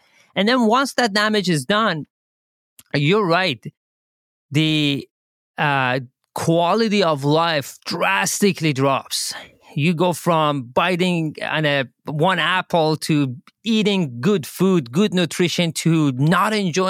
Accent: Iran; moved away as an adult; now in United States; I came to the United States to do my PhD. I'm born and raised in Iran. I did my undergrad in Iran.

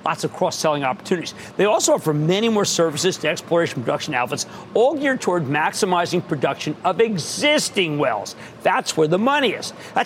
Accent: New Jersey, United States; How about Joe in my home state of New Jersey?

